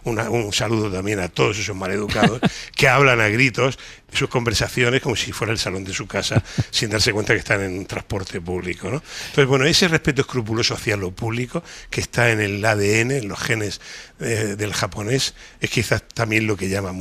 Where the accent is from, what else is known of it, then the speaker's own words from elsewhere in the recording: Spain; allí te redimes como país, como español, porque siempre hemos tenido fama. Los españoles no hablamos inglés.